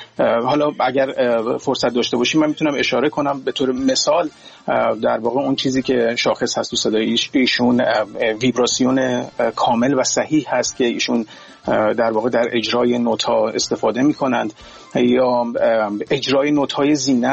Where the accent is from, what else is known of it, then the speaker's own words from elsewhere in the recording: Iran; خب به هر حال همه ما ایرانی هستیم